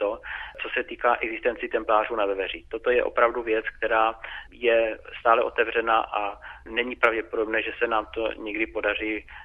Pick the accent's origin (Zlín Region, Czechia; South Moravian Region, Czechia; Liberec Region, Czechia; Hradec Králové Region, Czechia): South Moravian Region, Czechia; Bystrc; Já jsem se s tím zabýval už jako kluk, protože jsem žil v Bystrci, takže jako děti jsme si tam chodívali hrát.